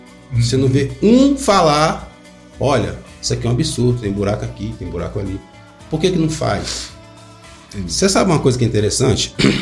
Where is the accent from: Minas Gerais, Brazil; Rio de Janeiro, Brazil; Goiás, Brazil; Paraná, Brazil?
Goiás, Brazil; Valparaíso; born there; eu nasci em Valparaíso, cara. Eu vi isso aqui ser emancipado. Eu conheço cada lugar desse Valparaíso todinho que você imaginar. Eu conheço onde que era bica, onde que era chácara, onde que era tudo. Eu cheguei aqui em 82, meu amigo.